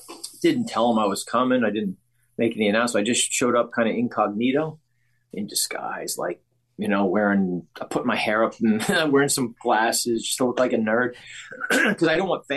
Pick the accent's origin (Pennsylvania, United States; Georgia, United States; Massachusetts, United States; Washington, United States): Pennsylvania, United States; Like Eastern Pennsylvania, like right on the border of Jersey. So it's like the Poconos and the Slate Belt and stuff